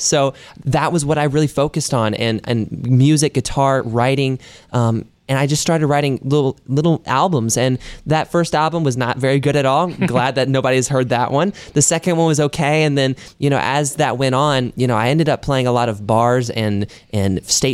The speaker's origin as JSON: {"language": "English", "region": "North Carolina", "country": "United States", "tie": "born or raised there", "moved": "as an adult", "lives_now": "Nashville, United States", "said": "I'm from North Carolina originally, kind of born and raised there. Grew up on a farm, big farm."}